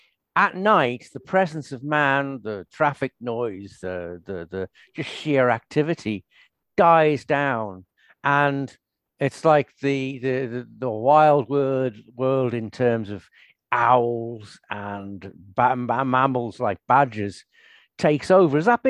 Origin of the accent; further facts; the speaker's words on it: Scotland, United Kingdom; I'm from Scotland, and we've got a lot more freedom here.